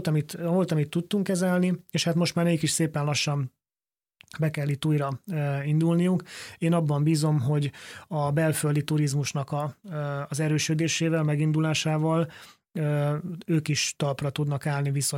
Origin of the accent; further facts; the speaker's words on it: Heves, Hungary; Én Heves megyei származású vagyok, Heves megyei országgyűlési képviselő vagyok